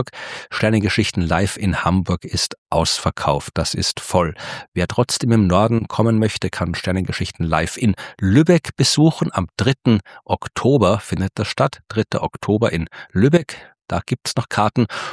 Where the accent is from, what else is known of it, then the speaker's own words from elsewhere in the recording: Baden, Lower Austria, Austria; nämlich am 19. November in Baden, meiner Heimatstadt